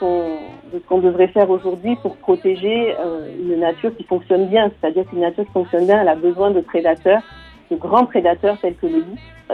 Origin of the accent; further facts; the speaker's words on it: France; même si je ne pouvais pas voter à l'époque là-bas en tant que Française.